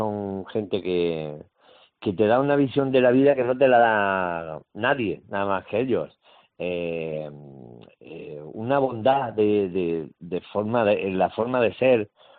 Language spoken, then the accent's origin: Spanish; Jaén, Andalusia, Spain; born or raised there; also born or lived in Málaga